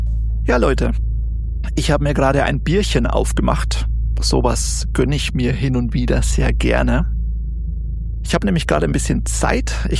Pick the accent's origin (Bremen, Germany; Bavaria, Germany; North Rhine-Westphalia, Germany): Bavaria, Germany; ich komme natürlich eigentlich aus Bayern.